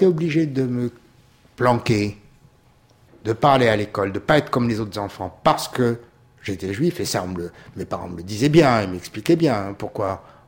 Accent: Paris, Île-de-France, France; Eh bien, je suis un parisien, voilà.

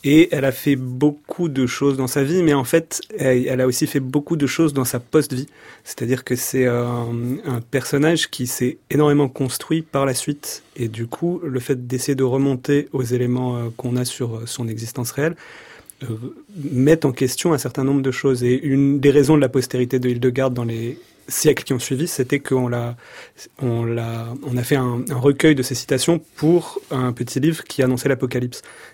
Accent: Strasbourg, Grand Est, France; Donc moi, je suis strasbourgeois de naissance, et c'est là que je vis encore.

